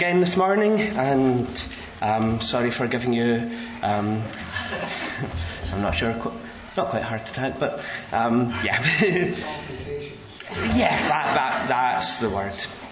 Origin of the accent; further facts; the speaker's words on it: Glasgow, Scotland, United Kingdom; now in Edinburgh, United Kingdom; I'm one of the members at Bruntsfield Evangelical Church. I grew up in Glasgow, going to Greenview, and I'm an architect, came to Edinburgh as a student, and about 20 years ago